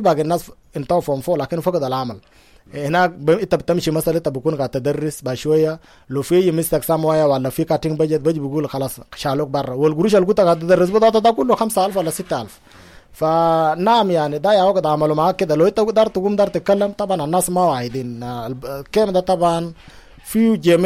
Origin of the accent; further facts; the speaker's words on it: Sudan; أنا طبعا سودانيين دائما وابدا